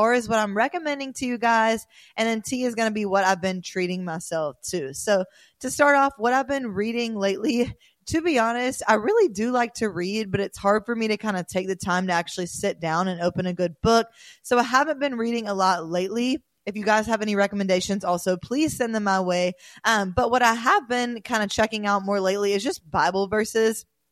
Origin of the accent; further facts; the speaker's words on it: the South, United States; I really don't like country, although I'm from the South